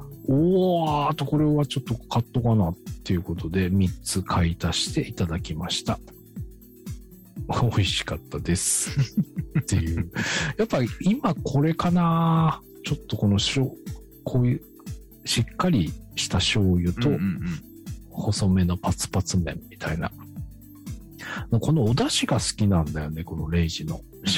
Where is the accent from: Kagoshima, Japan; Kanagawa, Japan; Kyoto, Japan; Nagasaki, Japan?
Kanagawa, Japan; Tsurumi; 私の地元鶴見